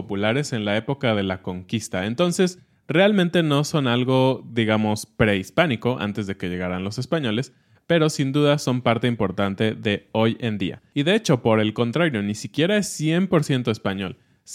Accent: Mexico; ¿a quién no le tocó como niño mexicano hacer buñuelos con sus papás?

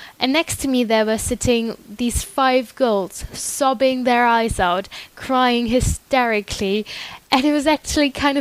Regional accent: Germany; I'm from Germany

